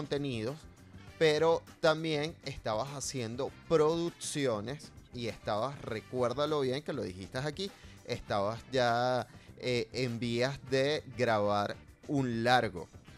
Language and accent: Spanish; Venezuela; como somos venezolanos y siempre cerramos con brocha de oro